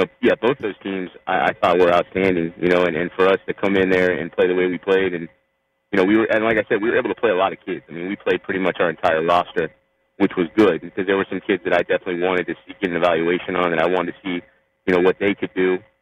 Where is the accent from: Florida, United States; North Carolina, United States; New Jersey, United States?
Florida, United States; I mean, that's, to me, growing up in this county and growing up in the South, I mean, the Palmetto Killians, Palmetto Southridge, you know, Palmetto South Dade, Palmetto Homestead.